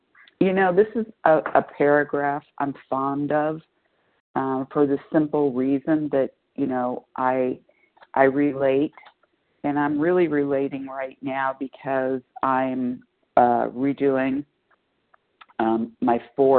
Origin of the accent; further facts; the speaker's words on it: California, United States; I am from Southern California.